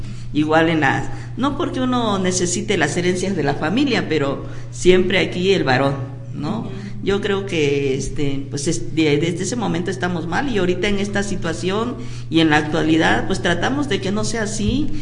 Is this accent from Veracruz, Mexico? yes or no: yes; Veracruz, Mexico; moved away; yo vengo del estado de Veracruz, aquí tengo ya 26 años viviendo.